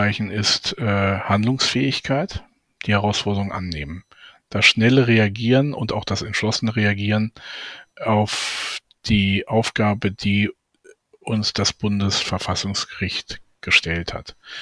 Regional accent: Braunschweig, Lower Saxony, Germany; Ich hatte Ihnen da den beklagenswerten Zustand meiner Heimatstadt Braunschweig kurz geschildert.

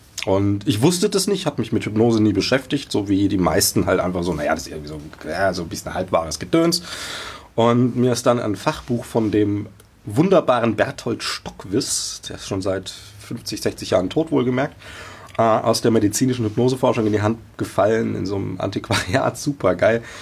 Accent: Würzburg, Bavaria, Germany; now in Leipzig, Germany; bin gebürtiger Franke in der 7. Generation Würzburger, wohnhaft, mindestens übrigens, das davor weiß man nicht so genau, und seit 5 Jahren in Leipzig

